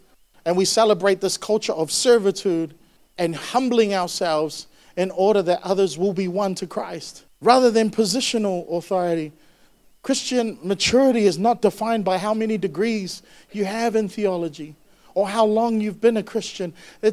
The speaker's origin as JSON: {"language": "English", "country": "Samoa", "said": "I'm a Samoan, by the way, I'm not Pinoy. Some of you think, talaga? Hindi, I'm not a Filipino, I'm Samoan actually."}